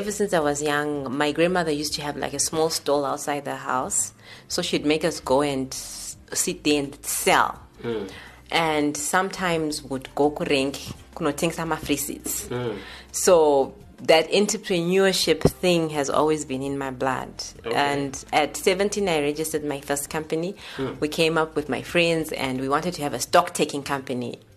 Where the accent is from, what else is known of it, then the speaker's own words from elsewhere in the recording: Kwekwe, Midlands, Zimbabwe; So I grew up in Kwekwe. Most of my life, hi people from Kwekwe. Yes, I'm a proudly Kwekwe person.